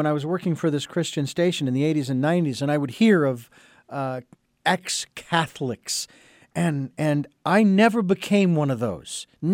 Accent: Arizona, United States; I grew up in Arizona, so I know there's a petrified forest where wood turns into rock.

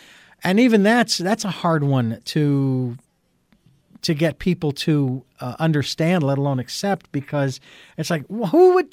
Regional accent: Arizona, United States; and I was born and raised in Arizona, so I sort of relate.

